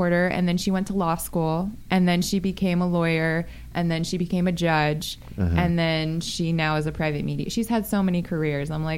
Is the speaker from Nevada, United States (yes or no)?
yes; Las Vegas, Nevada, United States; Born and raised in Vegas.